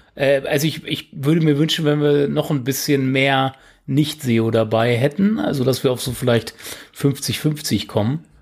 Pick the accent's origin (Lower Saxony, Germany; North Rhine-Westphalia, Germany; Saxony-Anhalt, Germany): Lower Saxony, Germany; Hanover; aus meiner Heimatstadt quasi